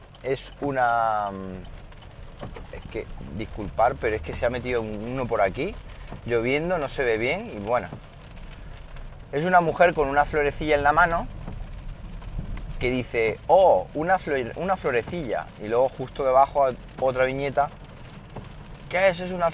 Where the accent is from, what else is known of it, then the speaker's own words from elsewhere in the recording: Madrid, Community of Madrid, Spain; pues que me lo comente, si soy de Madrid, claro.